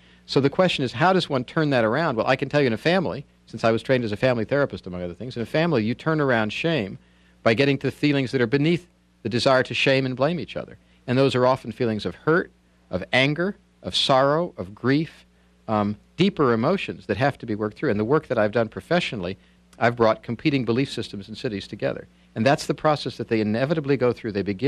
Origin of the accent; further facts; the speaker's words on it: Indiana, United States; since I'm a basketball fan and since I grew up in Indiana